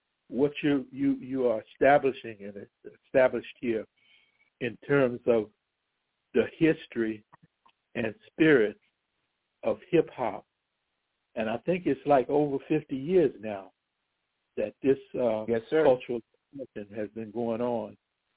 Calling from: Jacksonville, Florida, United States; Jacksonville, Florida.

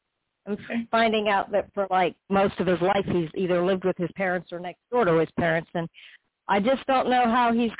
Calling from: Florida, United States; I'm in Florida.

